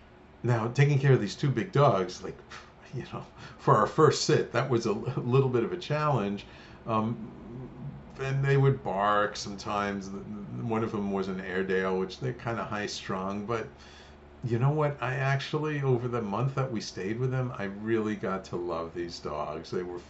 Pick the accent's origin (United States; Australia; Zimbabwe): Australia; We saw the picture of the two of you holding a koala and we're from Australia and we thought these are the perfect people for us.